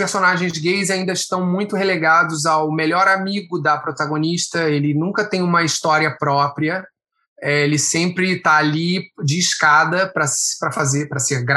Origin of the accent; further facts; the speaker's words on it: Rio de Janeiro, Brazil; venho da Vila da Penha, não tinha ninguém nesse meio como referência na minha família.